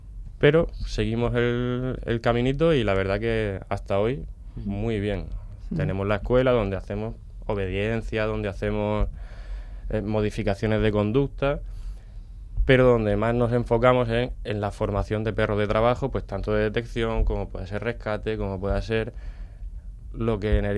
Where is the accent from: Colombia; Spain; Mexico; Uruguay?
Spain; Jaén, Andalusia; Conozco el tema de los perros porque nos dedicamos en Jaén, que es de donde vengo